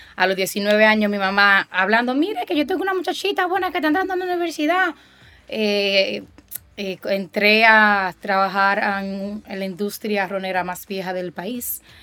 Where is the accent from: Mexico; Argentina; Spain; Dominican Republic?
Dominican Republic; Santiago; now in Puerto Plata, Dominican Republic; nací, me crié en Santiago, estudié toda mi vida, entonces ahora en los últimos años vivo entre Santiago y Puerto Plata, en un campo de Puerto Plata, orgullosamente.